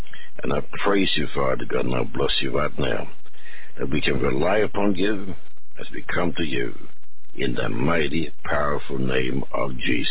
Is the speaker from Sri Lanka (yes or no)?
no; Sweden; moved away as an adult; now in California, United States; Originally, I was born in Sweden in 1939 as World War II broke out. And I lived in Sweden until 1963 when I graduated from college with an engineering degree and moved to the United States. And we arrived in Salt Lake City.